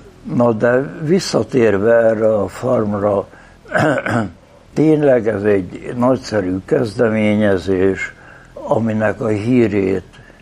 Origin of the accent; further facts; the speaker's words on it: Hungary; now in Budapest, Hungary; Budapestre vidékről. Apám éppen mezőgazdasággal foglalkozó ember, gazdálkodó ember volt, és hát én ott nőttem föl